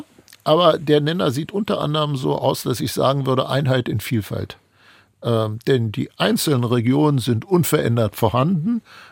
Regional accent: Lower Saxony, Germany; Wir sind, glaube ich, ziemlich gelassen in Niedersachsen, was ich ehrlich gesagt einen total sympathischen Wesenszug von uns finde

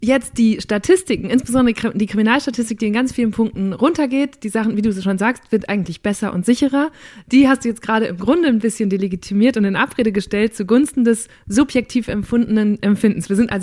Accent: North Rhine-Westphalia, Germany; in meinem Heimatbundesland NRW

